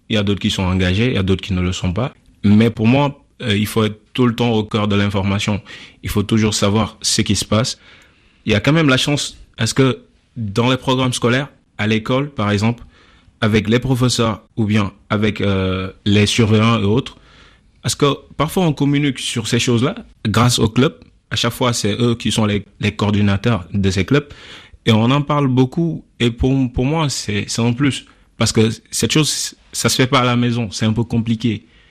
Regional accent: Senegal; also born or lived in Abidjan, Côte d'Ivoire; je suis né à Abidjan. Après, je suis au Sénégal, j'ai grandi là-bas. Durant les vacances, je suis un peu à Bamako, parfois à Conakry.

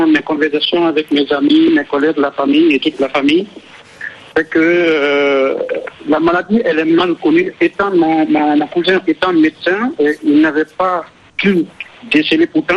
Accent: Guinea; Oui, je suis guinéen, originaire de la préfecture de Kégoni, précisément.

